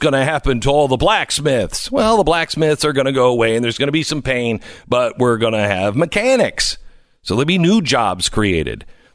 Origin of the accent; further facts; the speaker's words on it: Seattle, Washington, United States; and how, you know, I'm from Seattle, so back off.